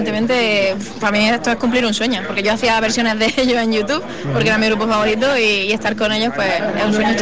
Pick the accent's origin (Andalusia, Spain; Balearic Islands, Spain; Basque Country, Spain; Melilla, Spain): Andalusia, Spain; Granada; yo soy de Granada, entonces me siento como en casa aquí